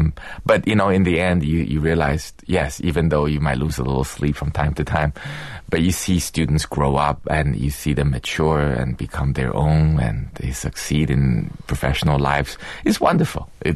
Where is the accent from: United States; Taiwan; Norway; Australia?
Taiwan; English is a second language; I mean, that's how I grew up in Taiwan. My parents didn't have access to live concerts.